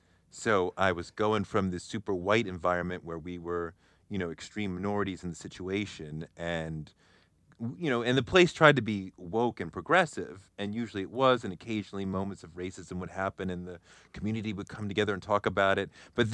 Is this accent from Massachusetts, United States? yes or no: yes; Randolph, Massachusetts, United States; No, I grew up in Boston in a town called Randolph, suburb of Boston. Went to school in Milton, famous old high school called Milton Academy.